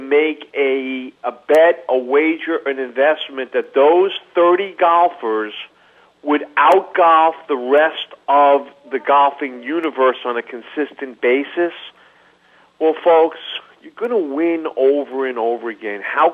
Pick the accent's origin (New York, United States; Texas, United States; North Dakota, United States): New York, United States; New York City; growing up in New York City where there's a kind of a fast pace